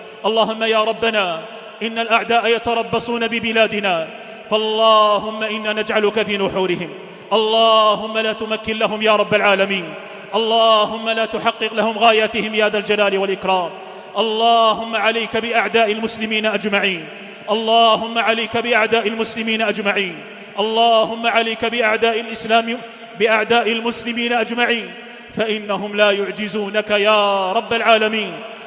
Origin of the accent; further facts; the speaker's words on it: Algeria; ولتبقى بلادنا الجزائر بلاداً